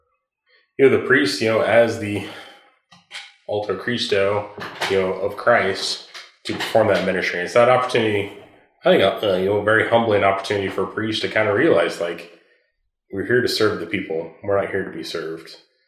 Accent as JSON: {"language": "English", "town": "Colfax", "country": "United States", "tie": "born or raised there", "said": "Like my hometown parish in Colfax"}